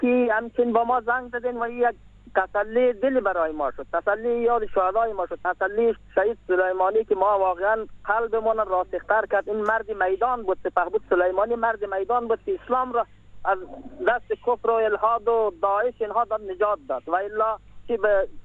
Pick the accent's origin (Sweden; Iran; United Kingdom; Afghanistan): Afghanistan; Waras, Bamyan; ما از بامیان هستیم، از ولسوالی ورس هستیم.